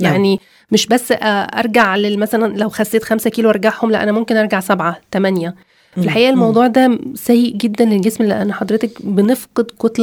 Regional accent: Egypt; moved away as an adult; جيت من مصر من 5 سنين كمهاجرة مع أولادي وجوزي

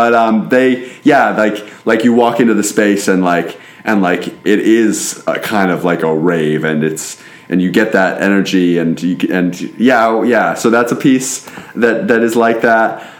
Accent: Portland, Oregon, United States; I'm from Portland, Oregon.

